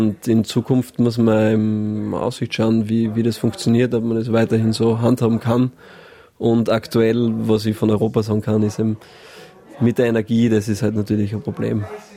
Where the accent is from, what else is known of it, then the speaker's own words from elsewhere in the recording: Austria; Wir waren natürlich als Österreicher motiviert, dass wir das australische Essen ausprobieren.